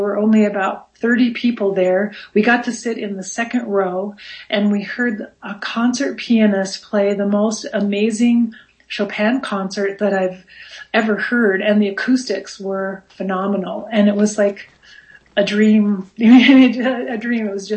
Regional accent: Wyoming, United States; I probably would have though, because I grew up in Wyoming.

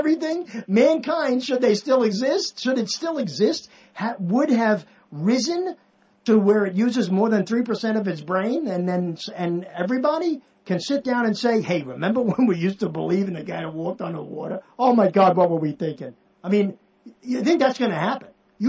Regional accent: New York, United States; And maybe, I don't know if this is just from growing up in New York, but I always tell this story

